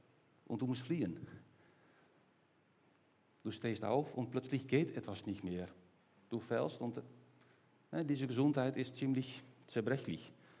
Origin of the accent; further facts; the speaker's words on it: Netherlands; German is a second language; ich habe zu viele Fahrräder als Holländer.